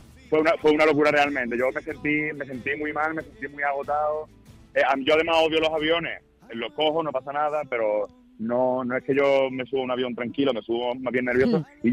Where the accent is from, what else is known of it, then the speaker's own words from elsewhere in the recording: Málaga, Andalusia, Spain; Bueno, porque soy de Málaga, ¿no? Entonces me sale una especie de híbrido, ¿no?